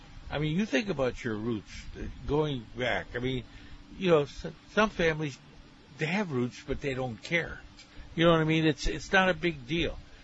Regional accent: White City, United States; I was growing up in White City. I never knew anybody went to church.

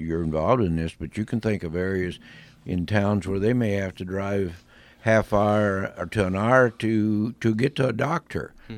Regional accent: Hillsborough, Illinois, United States; And I think I'm from the Hillsborough area

